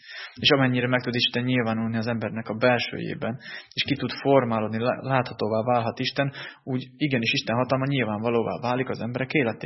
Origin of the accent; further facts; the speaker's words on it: Berehove, Zakarpattia Oblast, Ukraine; now in Hungary; én egy kisvárosban nőttem fel Beregszászba, olyan hatalmas épületeket nem láttam.